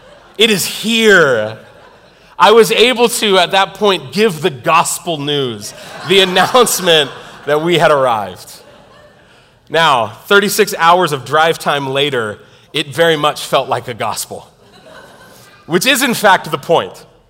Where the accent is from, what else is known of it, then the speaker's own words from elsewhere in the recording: California, United States; Now, I'm from California. So maybe it isn't a blizzard, I don't know.